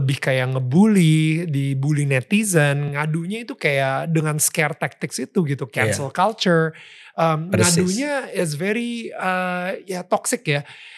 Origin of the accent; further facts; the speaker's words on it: Indonesia; gue gedenya di Indonesia.